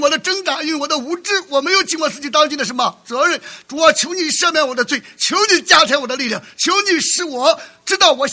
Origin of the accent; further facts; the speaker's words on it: China; 有一次我到我老家去，在中国大陆